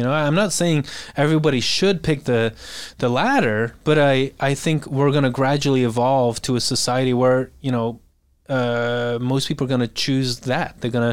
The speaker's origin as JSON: {"language": "English", "town": "Bruges", "region": "Flanders", "country": "Belgium", "tie": "born or raised there", "lives_now": "United States", "said": "And I grew up in Bruges, which is like one of the best preserved, you know, stone masonry based cities in the world."}